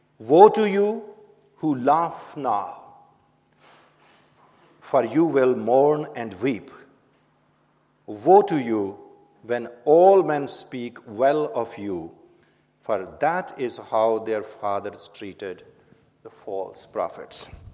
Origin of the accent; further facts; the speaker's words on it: Pakistan; now in Oxford, United Kingdom; I come from Pakistan. I'm a Presbyterian minister, but teach in a theological seminary back in Pakistan. And here in Oxford, I'm doing PhD.